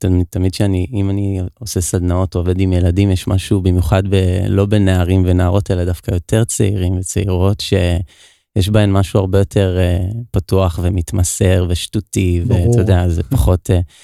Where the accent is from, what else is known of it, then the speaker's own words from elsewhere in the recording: Or Yehuda, Tel Aviv District, Israel; שם גדלתי.